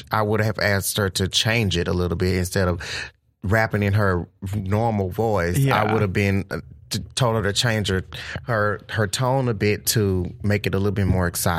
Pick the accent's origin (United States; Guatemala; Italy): United States; Texas; You know I'm from Texas and a sailor, okay?